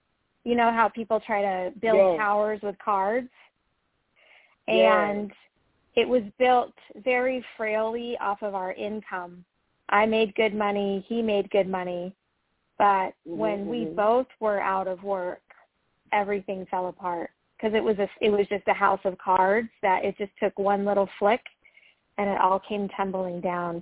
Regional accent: Las Vegas, Nevada, United States; I'm born and raised in Las Vegas, and he was as well

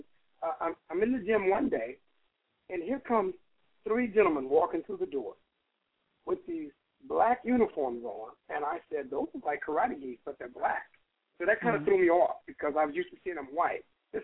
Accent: Texas, United States; born there; also born or lived in California; So even though I was born in Texas, with my father being in the Navy, we spent time in California.

